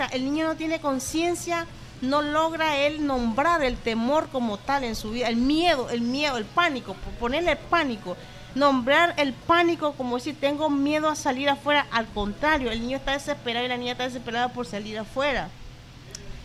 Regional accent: Nicaragua; No, como nicaragüense, lo que se hace es que se consume la gaseosa que está a la vuelta de la esquina

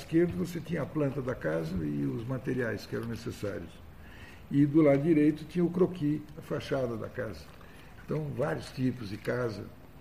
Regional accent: São Paulo, Brazil; Eu sou daqui, nasci aqui na Alameda Barão de Piracicaba, aqui na o que hoje é considerada Cracolândia. Depois mudei para... Bom, primeiro na Alameda Cleveland, depois na Alameda Barão de Piracicaba

